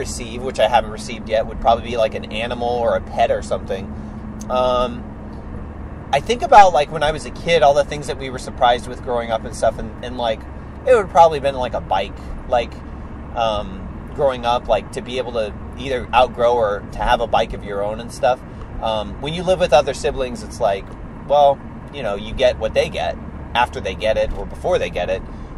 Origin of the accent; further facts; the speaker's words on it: Texas, United States; Okay, so I grew up in Texas, which, again, doesn't get traditionally cold.